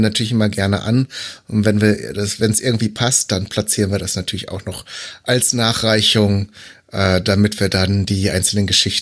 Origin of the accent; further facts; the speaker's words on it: North Rhine-Westphalia, Germany; born there; Ich bin ja eigentlich auch gebürtiger Westfale